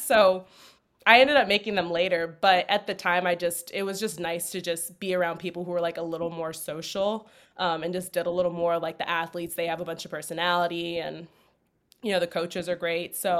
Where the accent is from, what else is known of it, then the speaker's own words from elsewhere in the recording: Georgia, United States; I mean, I'm from Georgia. I was born and raised, same area.